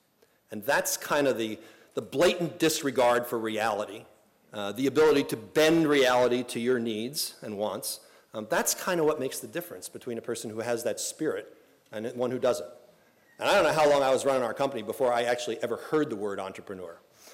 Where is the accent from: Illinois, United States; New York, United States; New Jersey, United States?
New Jersey, United States; now I'm from New Jersey. So I said, Cornell does not have a Wawa.